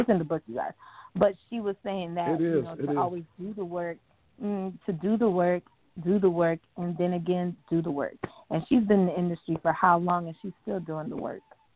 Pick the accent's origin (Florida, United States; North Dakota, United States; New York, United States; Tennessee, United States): Florida, United States; Fort Myers; That's where I was born. That's where I was raised, like where I came into my own